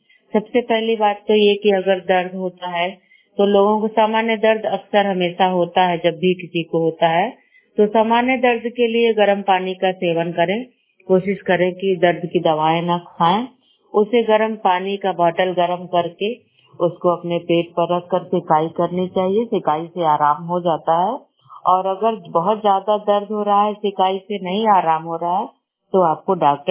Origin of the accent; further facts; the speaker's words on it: Basti, Uttar Pradesh, India; मेरी उम्र 45 साल है। मैं बस्ती की रहने वाली हूँ और पिन कोड नंबर है 272001।